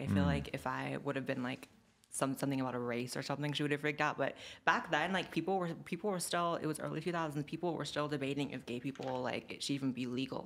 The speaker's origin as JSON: {"language": "English", "town": "Chico", "region": "California", "country": "United States", "said": "I'm from Northern California, so I've lived in Cali my whole life, but moved here like 2 years ago."}